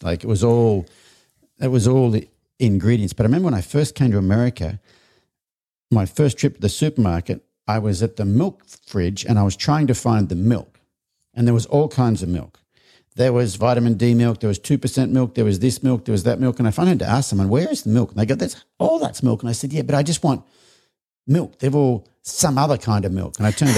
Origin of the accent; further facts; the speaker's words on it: Australia; now in United States; I grew up in Australia